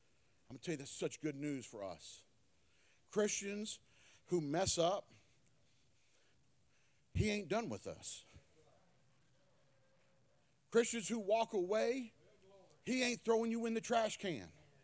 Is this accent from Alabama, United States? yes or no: no; Myrtle Beach, South Carolina, United States; Well, I grew up in South Carolina. I grew up in Myrtle Beach. Now, I know all the ways around town.